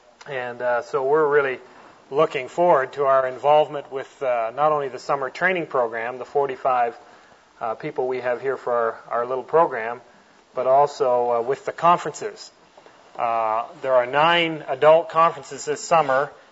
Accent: Toronto, Ontario, Canada; Nancy and I were both born and raised in Toronto, Ontario, Canada

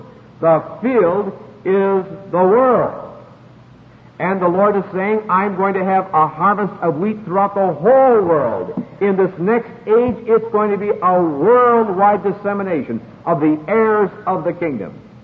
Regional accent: Princeburg, Minnesota, United States; born there; I was born in Princeburg, Minnesota.

